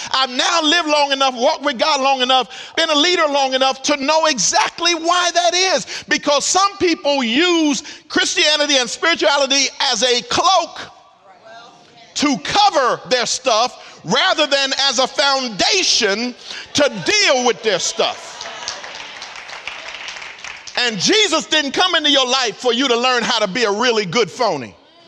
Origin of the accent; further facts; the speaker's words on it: Philadelphia, Pennsylvania, United States; We had a mother while we were growing up in Philadelphia.